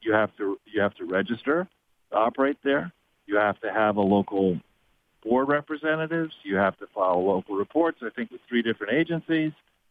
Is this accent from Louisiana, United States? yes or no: no; Manhattan, New York, United States; I was raised here in Manhattan